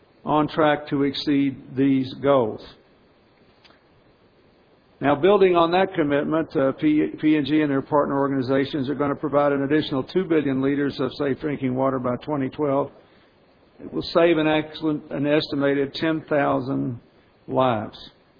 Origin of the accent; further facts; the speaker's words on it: Arkansas, United States; coming back from the 50th anniversary of the Little Rock Central High School crisis in my home state